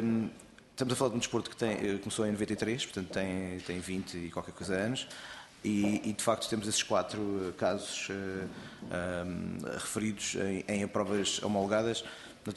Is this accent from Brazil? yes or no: no; Portugal; Nós temos, de facto, um mérito muito grande como portugueses lutadores que somos.